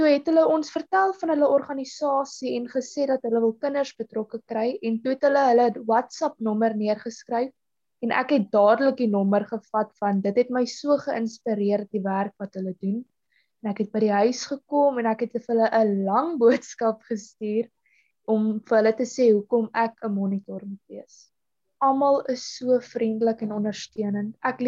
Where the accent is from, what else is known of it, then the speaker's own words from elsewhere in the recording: Hartenbos, Western Cape, South Africa; now in Albertina, South Africa; Ek is 15 jaar oud en ek is 'n leerder by Hoërskool Albertina. Ek is oorspronklik van Hartenbosch af, maar ek bly nou vir die afgelope 6 jaar in Albertina.